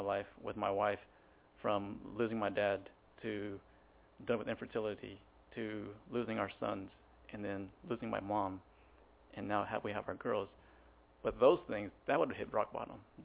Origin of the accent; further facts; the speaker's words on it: Garland, Texas, United States; Growing up in Garland at the time in high school, Asian gangs were very prominent.